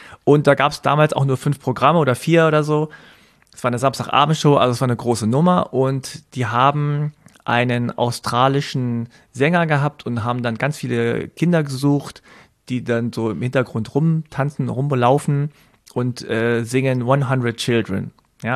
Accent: South Korea; dann hieß es ja, wo kommst du denn her? Da habe ich gesagt, aus Korea.

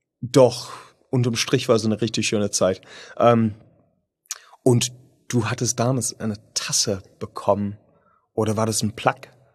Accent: United Kingdom; German is a second language; Also ja, ich bin Brite, ja.

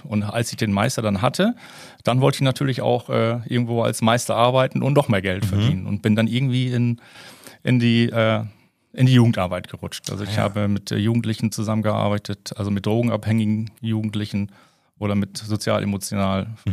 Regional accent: Schöningsdorf, Lower Saxony, Germany; Ja, ich bin Junge von Dörp, komme von Schöningsdörp.

